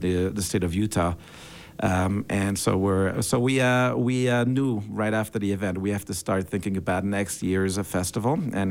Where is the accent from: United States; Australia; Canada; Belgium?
Belgium; I grew up in Belgium, and all of my grandparents are Holocaust survivors